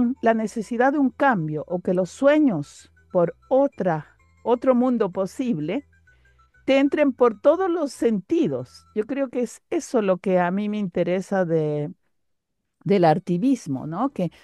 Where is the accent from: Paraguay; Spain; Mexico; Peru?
Peru; Cusco; quechua, soy del Cusco.